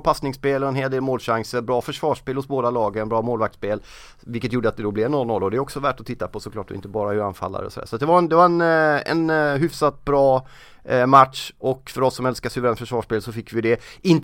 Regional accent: Gothenburg, Västra Götaland County, Sweden; Alltså, jag kommer från Göteborg, jag bodde mina 30 första år i Göteborg.

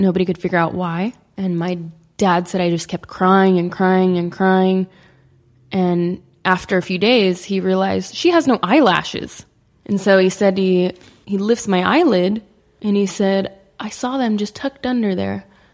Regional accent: Sacramento, California, United States; now in Los Angeles, United States; I grew up in Sacramento, which is like 5.5-6 hours from here. It's a very different place than LA.

